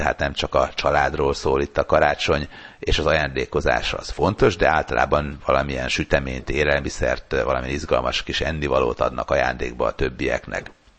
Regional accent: Sopron, Győr-Moson-Sopron, Hungary; born there; és én Sopronba születtem, ahol másodikas voltam, és már tudtunk németül.

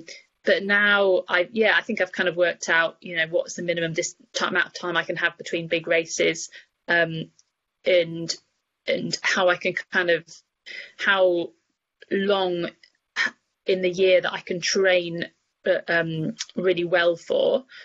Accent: United Kingdom; I thought, being British, that if I just took the mandatory kit, I'd be fine.

